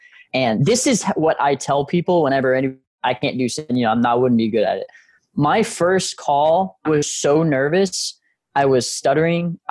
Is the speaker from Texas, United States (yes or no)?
yes; Galveston, Texas, United States; also born or lived in Houston; Being a military family, as I said, grandfather Marine, dad Marine, we moved around a little bit whenever I was growing up, but settled down, I think it was like 2000 in Galveston. Then we moved to Houston